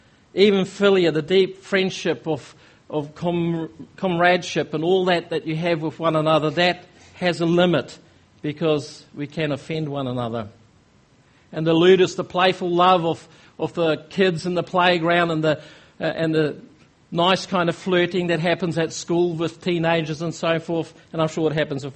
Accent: Norway; growing up in Norway, they're the most read nation in the world

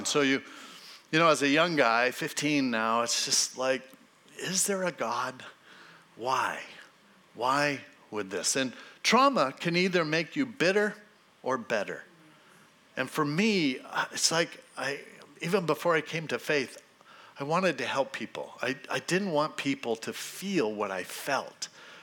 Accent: Hermosa Beach, California, United States; My dad was a police officer, and so I grew up in Hermosa Beach there.

